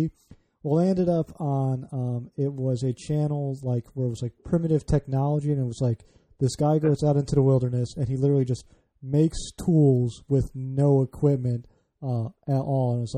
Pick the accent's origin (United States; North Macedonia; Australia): United States; Illinois; now in Baltimore, United States; I grew up outside Chicago, living just outside of Baltimore now.